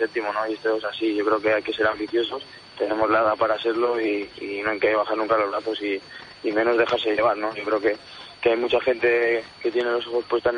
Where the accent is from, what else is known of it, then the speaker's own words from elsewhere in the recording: Palencia, Castile and León, Spain; el fin de semana en mi tierra, en Palencia, ya te digo que hemos tenido 4 días libres